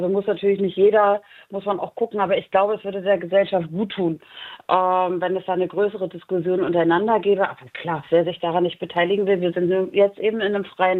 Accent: East Germany, Germany; dass man besonders als Ostdeutscher sagen kann, wenn die Mauerfall nicht gekommen wäre

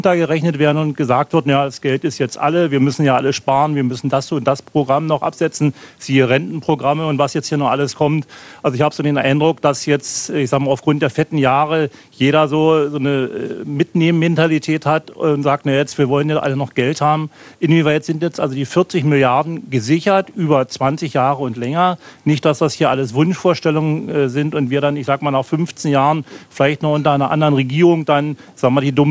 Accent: Brandenburg, Germany; ich komme aus dem Spreewald.

